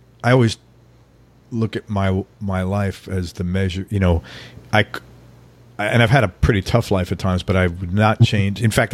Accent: New York, United States; Yeah, it's probably the thing I'm most grateful for growing up in New York.

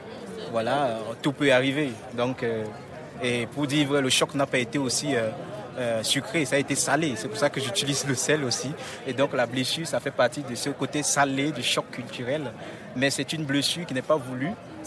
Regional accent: West, Cameroon; les peuples bamileke d'où je viens, à l'ouest du Cameroun.

